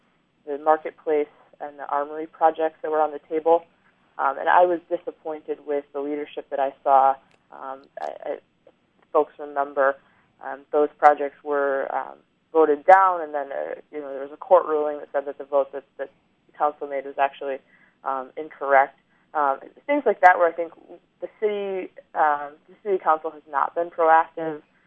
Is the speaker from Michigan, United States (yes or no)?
yes; Lansing, Michigan, United States; I grew up in the Lansing region. I went to Hazlett Public Schools and left the region for about 10 years to start my education and my career. Several years ago, I decided Lansing's a great place. My family's here. So I moved back